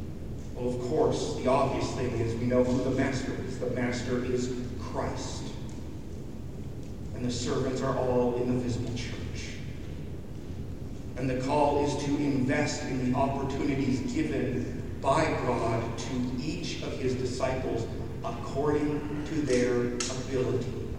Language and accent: English; Canada; Growing up in Canada, we have heard it said